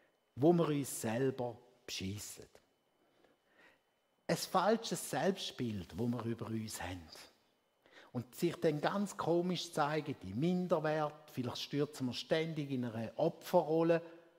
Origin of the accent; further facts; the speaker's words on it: Switzerland; Als Schweizer, Prägung über Generationen, haben wir eine ganz starke Betonung auf Sicherheit durch Absicherung.